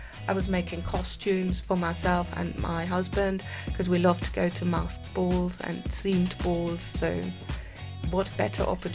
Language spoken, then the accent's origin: English; Bad Homburg, Hesse, Germany; English is a second language; In a small town near Frankfurt. The small town is called Bad Homburg.